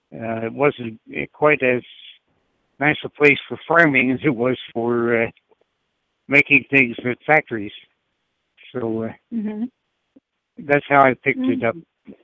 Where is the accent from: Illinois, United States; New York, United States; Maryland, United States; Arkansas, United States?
Arkansas, United States; Little Rock; I'm from Little Rock, Arkansas, originally, and I went to Little Rock Central High School during the desegregation years, and watched riots going on outside my homeroom window